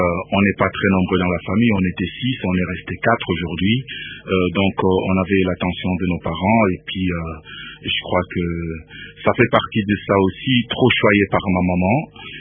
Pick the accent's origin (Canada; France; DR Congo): DR Congo; Kinshasa; also born or lived in Kasai; Donc, je suis né au Kasaï, mais je suis resté à peine 3-4-5 mois, et puis je devais rejoindre Kinshasa avec ma mère pour venir rester avec mon père.